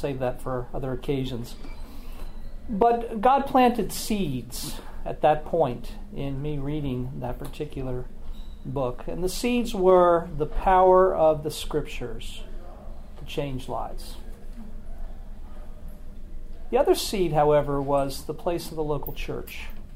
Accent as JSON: {"language": "English", "region": "New Jersey", "country": "United States", "tie": "born or raised there", "said": "My own background is I grew up in New Jersey, Jersey Shore, and you know, that's before there was ever an MTV show."}